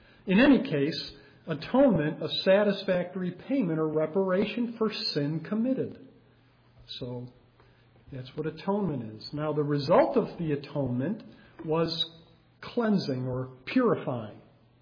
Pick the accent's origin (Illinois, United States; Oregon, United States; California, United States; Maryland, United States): Illinois, United States; Now, I grew up in Illinois, and we would take trips to Iowa